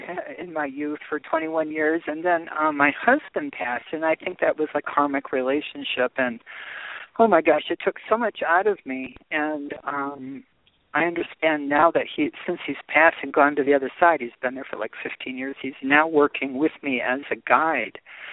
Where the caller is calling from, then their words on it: Arizona, United States; I'm calling from Arizona.